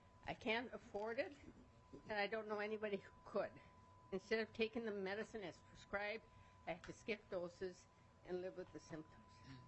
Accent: Minneapolis, Minnesota, United States; I'm from Minneapolis. I have been a registered nurse since 1973, and I love to help my community.

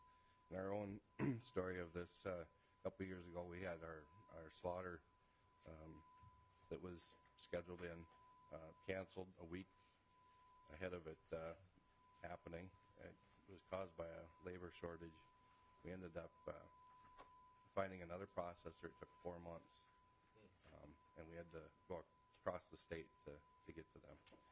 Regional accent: Kerkhoven, Minnesota, United States; I'm from Kirkhoven, Minnesota.

